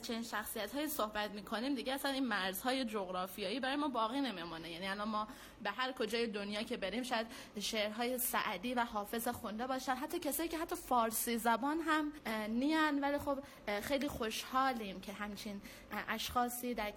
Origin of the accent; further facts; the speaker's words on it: Afghanistan; من میشم یک فرد افغانستانی